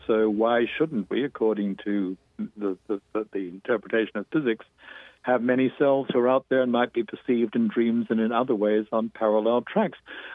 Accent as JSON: {"language": "English", "country": "Australia", "moved": "yes", "said": "Time with Aborigines than I have since I'm an absentee Australian. I've been out of the country most of my life."}